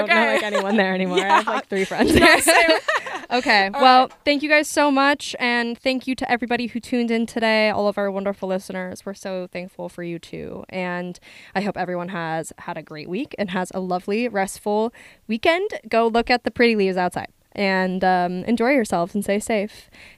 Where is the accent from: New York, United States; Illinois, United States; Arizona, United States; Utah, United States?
Arizona, United States; And we have to be friends now because we're both from Arizona.